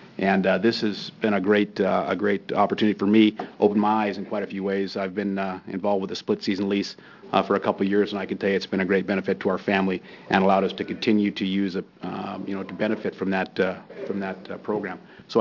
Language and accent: English; John Day, Oregon, United States; I'm from John Day. My family owns a small outfit south of John Day between there and Seneca.